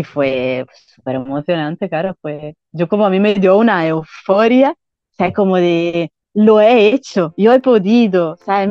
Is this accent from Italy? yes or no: yes; Italy; soy italiana, tengo 37 años